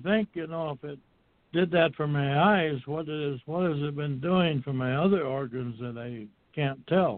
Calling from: Minnesota, United States; again here from Minnesota.

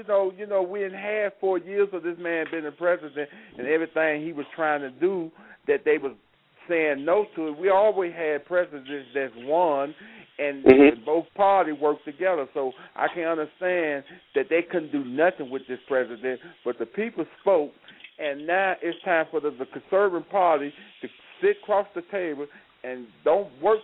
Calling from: Colorado, United States; I'm calling from Colorado.

